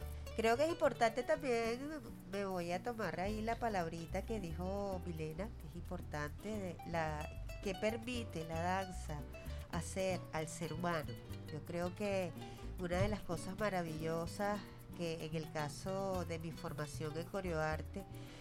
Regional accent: Venezuela; somos como venezolanas y venezolanos lo que somos

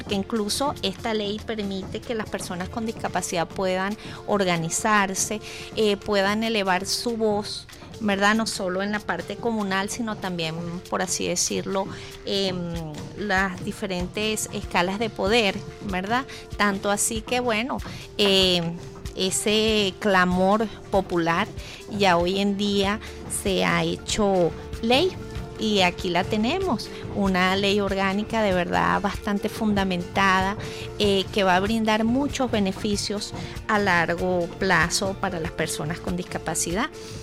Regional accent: Venezuela; en mi país, del cual me siento muy orgullosa de ser venezolana

